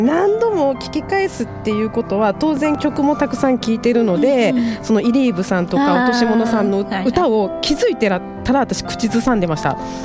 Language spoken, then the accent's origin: Japanese; Suzuka, Mie, Japan; now in Tokyo, Japan; ずっと、東京来てからはやってないけど、ずっと鈴鹿、地元では空手と少林寺拳法ずっとやってたんですよ。